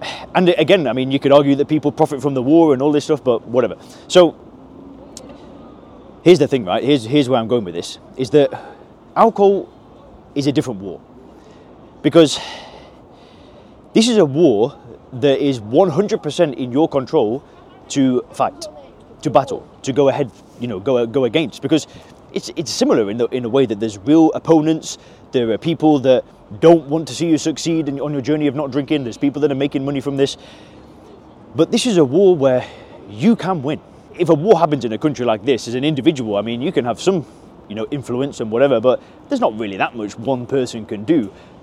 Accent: England, United Kingdom; growing up in England where we don't have that threat.

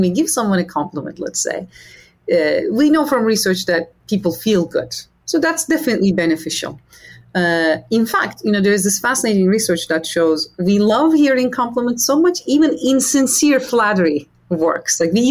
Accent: Istanbul, Turkey; moved away as an adult; now in United States; I moved to the United States at the age of 18 to study math at Harvard, from Istanbul, by the way. I'm originally from Istanbul.

